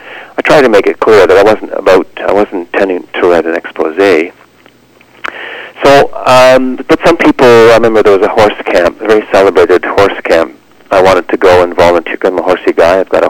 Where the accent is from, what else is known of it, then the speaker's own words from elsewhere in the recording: Scarborough, Ontario, Canada; Yeah, I grew up in Scarborough, Ontario. It's a suburb of Toronto.